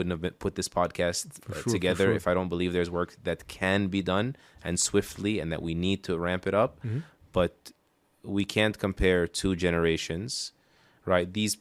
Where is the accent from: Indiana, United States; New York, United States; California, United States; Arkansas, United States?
New York, United States; New York City; Because when I grew up in New York City, mm-hmm. like, the youth that were leaving the masajid went unnoticed.